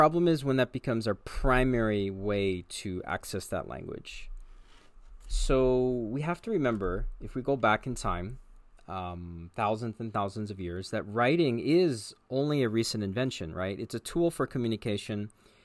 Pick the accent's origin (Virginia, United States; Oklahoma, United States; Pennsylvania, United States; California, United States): California, United States; Los Angeles; also born or lived in Japan; And then I lived there for about 6 years total, and then I moved back to my hometown or the area, Los Angeles, in about 2015.